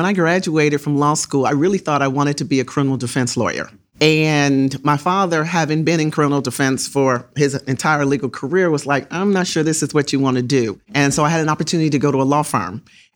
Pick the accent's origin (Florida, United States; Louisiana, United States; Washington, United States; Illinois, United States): Illinois, United States; Chicago; So I always start with the fact that I grew up in Chicago, Illinois. I still call Chicago home.